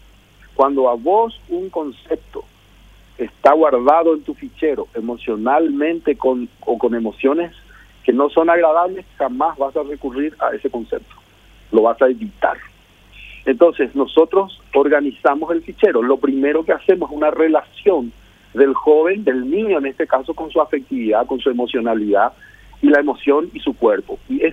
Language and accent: Spanish; Paraguay; somos todos paraguayos